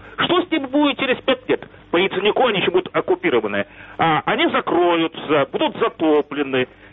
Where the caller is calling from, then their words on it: Kyiv, Ukraine; Добрый вечер